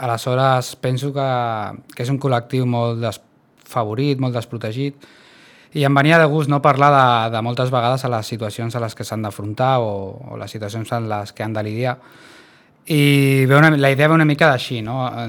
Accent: Sitges, Catalonia, Spain; vaig pensar en espais i com sóc de Sitges, pues, em va venir al cap aquest parc

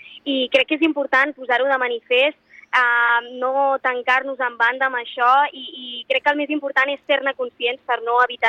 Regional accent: Vilanova i la Geltrú, Catalonia, Spain; jo estic molt contenta de venir a Sitges, perquè jo soc de Vilanova i la Geltrú

